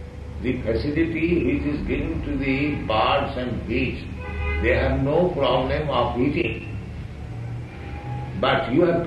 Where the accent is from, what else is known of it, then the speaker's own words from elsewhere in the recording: India; Many countries, especially we are Indian, we have seen in India